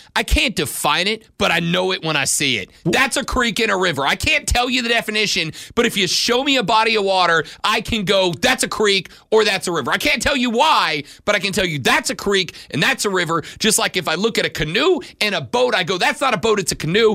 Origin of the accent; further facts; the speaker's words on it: Florida, United States; Where I'm from, and I'm from the South. I've been here my whole damn life.